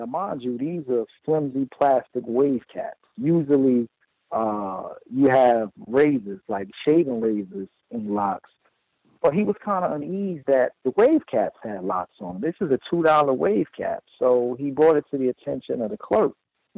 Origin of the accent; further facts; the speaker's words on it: Newark, New Jersey, United States; You know, when I'm from New Jersey, I grew up in Newark. Newark is a what we consider a high crime area. You know, it's a rough area of New Jersey.